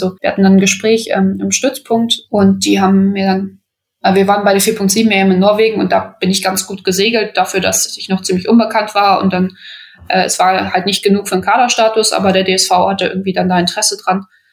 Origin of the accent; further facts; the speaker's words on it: Wedemark, Lower Saxony, Germany; Ich komme ursprünglich aus der Wedemark, das ist eine kleine Gemeinde nördlich von Hannover